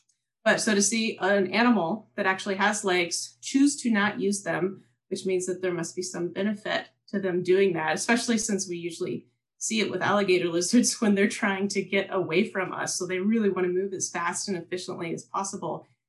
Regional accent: Kentucky, United States; born or raised there

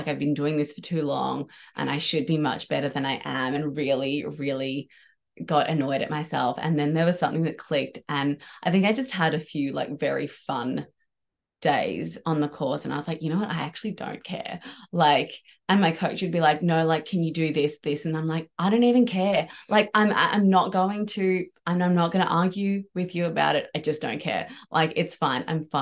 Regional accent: Melbourne, Victoria, Australia; And, you know, growing up on the Sandbelt, you kind of take for granted the fact that, like, there are so many amazing golf courses there.

